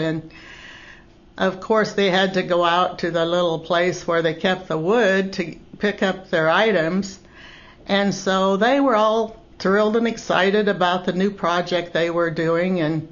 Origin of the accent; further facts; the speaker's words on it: Nebraska, United States; and I've been in the Ozarks for 5 years. And I grew up in Nebraska.